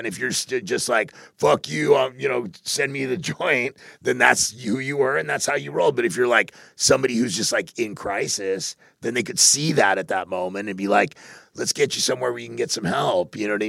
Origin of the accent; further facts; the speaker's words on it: California, United States; I grew up in Riverside County, if you were high, it was 90 days in jail.